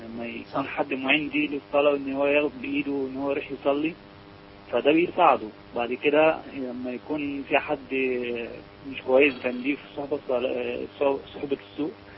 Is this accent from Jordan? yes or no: no; Minya, Minya Governorate, Egypt; من المنيا ان شاء الله